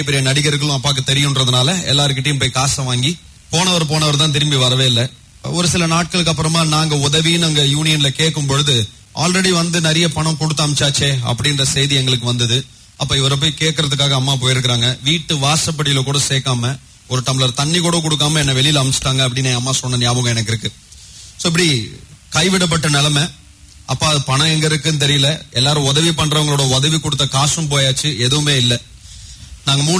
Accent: Kota, Rajasthan, India; என்னுடைய சொந்த ஊர் ராஜஸ்தான், கோட்டா என்ற பகுதியை சேர்ந்தவன். எங்களை வந்து ராஜபுத்திர வம்சத்தை சேர்ந்தவர்கள் அப்படின்னு சொல்லுவாங்க, ராஜ்புத் அப்படின்னு சொல்லுவாங்க.

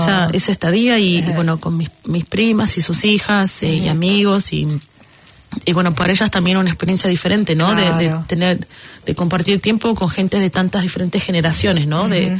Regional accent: Mar del Plata, Buenos Aires Province, Argentina

